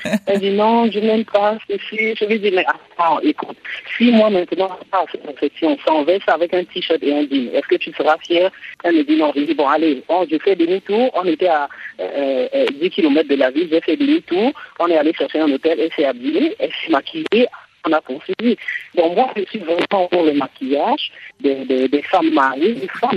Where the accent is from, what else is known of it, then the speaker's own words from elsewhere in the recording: Cameroon; Parce que chez nous, en Afrique, surtout au Cameroun